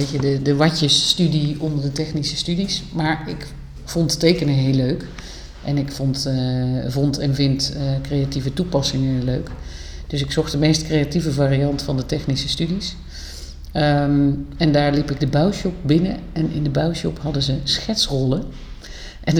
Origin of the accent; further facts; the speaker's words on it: North Brabant, Netherlands; born there; accent: soft G; now in Leiden, Netherlands; ik ben ook nog 45 jaar, geboren in Brabant, misschien wel te horen voor sommige mensen die hier naar luisteren. Nu zijn we in Leiden, dus ik heb een soort rare mix van zachte G's en soms een Leidse R.